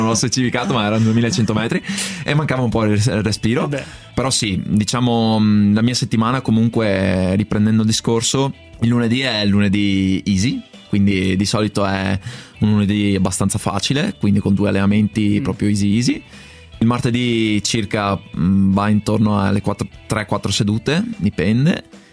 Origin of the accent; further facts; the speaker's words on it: Padua, Veneto, Italy; io sono cresciuto a Padova e ci sono i Colli Euganei.